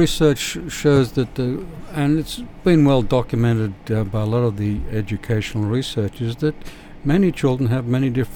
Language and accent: English; Australia; now in United States; our listeners know that I'm an Australian, 75 years old